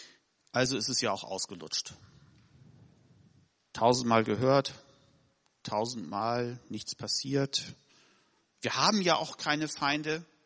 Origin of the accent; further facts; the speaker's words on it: Germany; ich predige als Deutscher aus Jahrgang 71 im Westen aufgewachsen